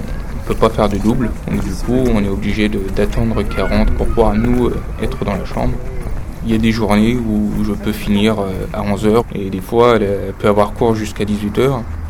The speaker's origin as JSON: {"language": "French", "town": "Caen", "region": "Normandy", "country": "France", "moved": "as an adult", "lives_now": "Strasbourg, France", "said": "j'ai 20 ans. Je suis en deuxième année de LEA, donc langue étrangère appliquée à l'université de Strasbourg. Je viens à l'origine de Caen, c'est la première année que je passe ici."}